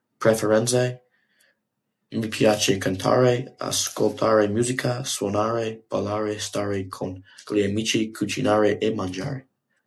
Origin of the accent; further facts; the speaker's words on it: Manasquan, New Jersey, United States; born there; Italian is a second language; Dove e quando sei nato? Sono nato a Manasquan, New Jersey, al 2 March 2007.